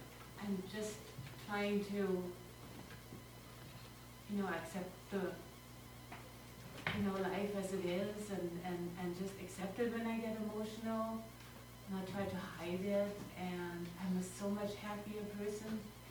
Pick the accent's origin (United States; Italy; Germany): Germany; I am a Northern European Lutheran, born and raised in Germany, and my parents are actually from the the very most northern part of Germany